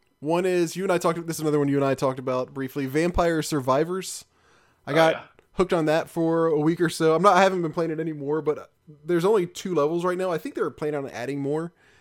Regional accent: Memphis, Tennessee, United States; But I mean, I grew up in Memphis, so I gotta go with Memphis for me.

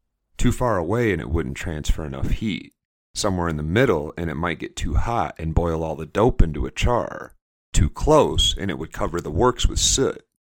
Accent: United States; I grew up in the United States, land of Hollywood misrepresentations.

